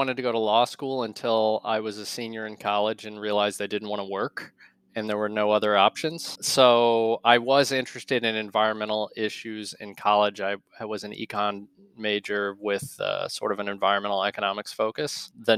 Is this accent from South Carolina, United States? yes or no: no; Kentucky, United States; So I grew up in Kentucky.